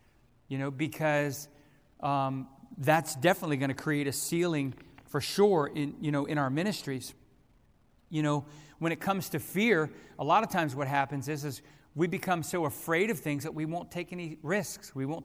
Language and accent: English; Fairfax, United States; I'm from Fairfax, but at the time we were up pastoring in Massachusetts.